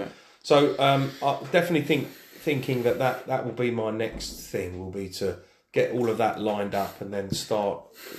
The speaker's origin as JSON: {"language": "English", "region": "South East England", "country": "United Kingdom", "said": "we're both from Sussex"}